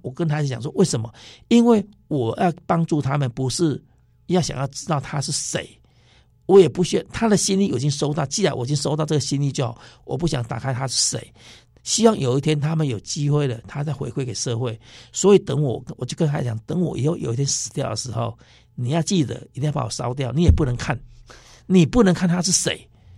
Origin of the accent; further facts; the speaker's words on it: Taichung, Taiwan; 我是在我小时候在高美湿地。他们是很贫瘠，哪怕现在还是很贫瘠啊。